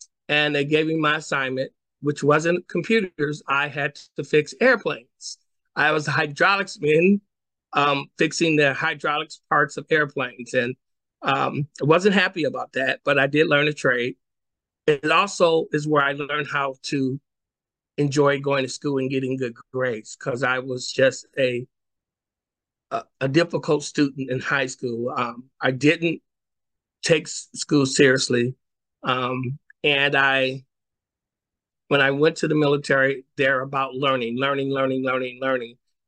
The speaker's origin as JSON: {"language": "English", "town": "Sacramento", "region": "California", "country": "United States", "tie": "born or raised there", "also_born_or_lived": "Cleveland / Sandusky", "said": "My mom and dad moved us via Greyhound in 1977 from Sandusky, Ohio, to Sacramento. My mom had a job with then Governor Jerry Brown. And I was raised here"}